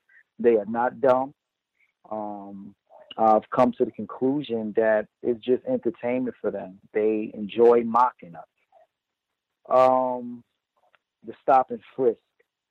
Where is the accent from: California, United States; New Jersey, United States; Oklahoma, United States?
New Jersey, United States; I'm from New Jersey, and Newark, New Jersey is also going to have their issues concerning lead.